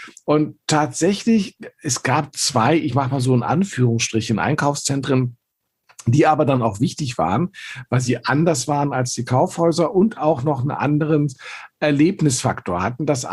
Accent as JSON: {"language": "German", "region": "Berlin", "country": "Germany", "tie": "born or raised there", "said": "ich bin in Eichkamp aufgewachsen"}